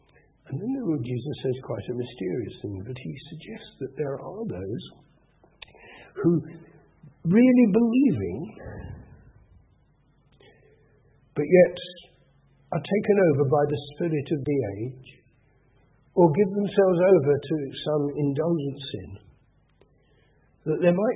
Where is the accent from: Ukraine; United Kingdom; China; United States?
United Kingdom; Now here we are. We're British. We live in the 21st century.